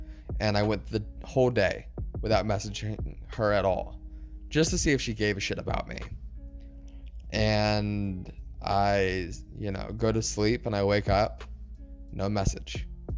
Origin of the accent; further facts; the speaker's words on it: United States; I put in my bio that I'm an American swiping from America, just trying to meet international people.